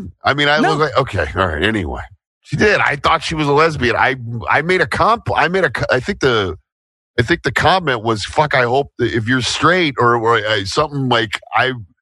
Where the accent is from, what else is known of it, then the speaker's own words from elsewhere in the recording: Nebraska, United States; first of all, we're both from the Midwest, right? I grew up in Nebraska.